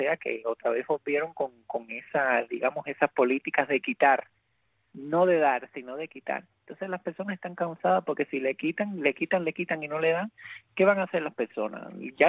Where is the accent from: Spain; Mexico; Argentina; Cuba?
Cuba; somos cubanos a los cuales nos afectan todos los problemas que afectan al cubano de a pie.